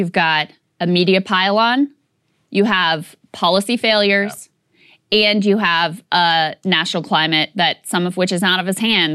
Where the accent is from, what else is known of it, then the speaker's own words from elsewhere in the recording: Virginia, United States; a gubernatorial election in my home state of Virginia.